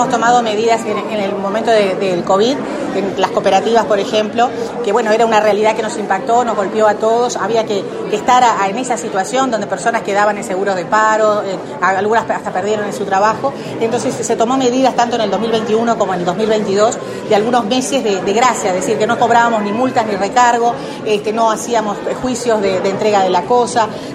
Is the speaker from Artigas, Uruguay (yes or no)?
yes; Artigas, Uruguay; estoy en mi tierra, digamos, acá en Artigas.